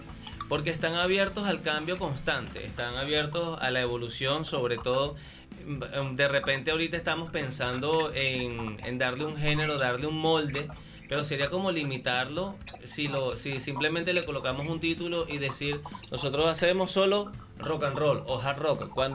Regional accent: Miranda, Venezuela; para nosotros que somos latinos, que como lo acaba de decir, muchos dirán, bueno, préstale, le gusta el rock viniendo de los Valles del Tuy

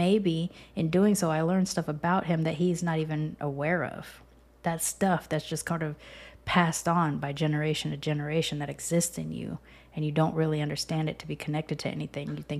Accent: California, United States; also born or lived in Texas; I grew up in Southern California. I've also lived in Texas a couple of times.

